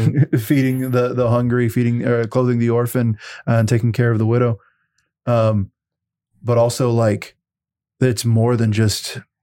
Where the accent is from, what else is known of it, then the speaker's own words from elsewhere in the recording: the South, United States; We're growing up in the Bible Belt. And so everybody, you know, goes to church on Christmas and Easter, you know.